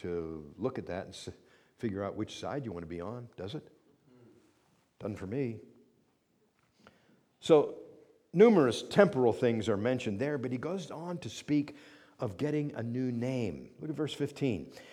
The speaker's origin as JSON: {"language": "English", "country": "United States", "said": "If my first thing is to identify myself as an American, well, that's okay."}